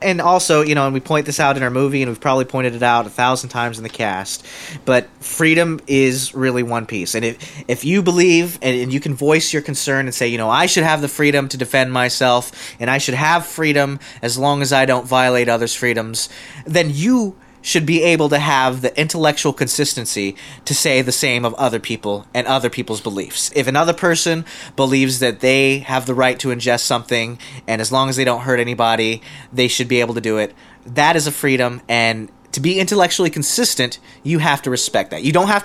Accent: Texas, United States; And, you know, growing up in Texas, that's what people do.

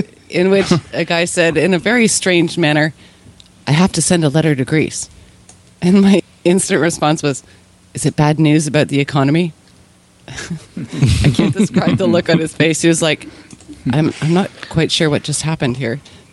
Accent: Canada; Well, there's some element of this as a Canadian that I don't really get, and that's the EU aspect of it.

